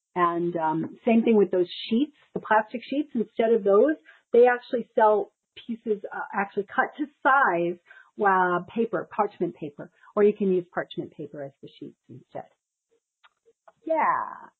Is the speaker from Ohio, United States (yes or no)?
no; Queens, New York, United States; Hey, I grew up in Queens.